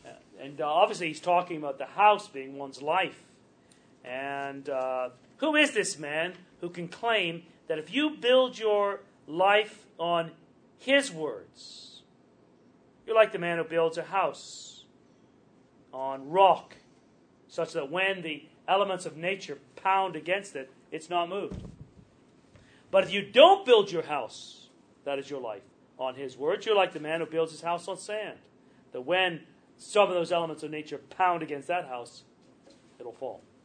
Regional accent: England, United Kingdom; I grew up in England, and I can still remember seeing oak trees that were 400 or 500 years old

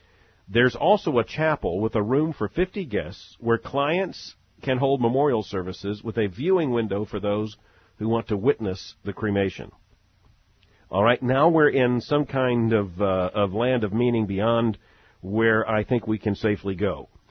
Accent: Louisville, Kentucky, United States; Back in my hometown of Louisville, Kentucky, has my attention.

